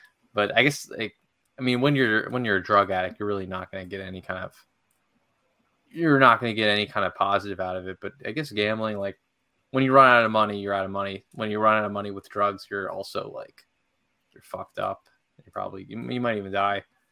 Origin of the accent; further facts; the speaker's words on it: Saratoga Springs, New York, United States; I'm from Saratoga Springs, New York, which is probably like the second biggest East Coast gambling place, I think, after AC.